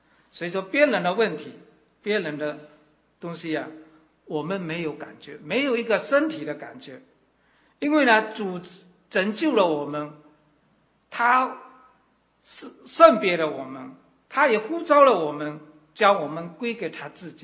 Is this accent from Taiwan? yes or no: no; China; 尤其我们中国人，从古代就已经把这个自私的那些什么名言啊，都已经留下了